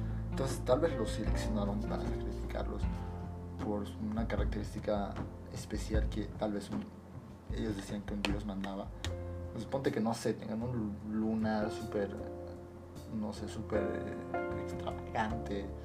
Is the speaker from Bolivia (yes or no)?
yes; Bolivia; algo que pasó en mi país y que ya lo oficializaron hace unas horas atrás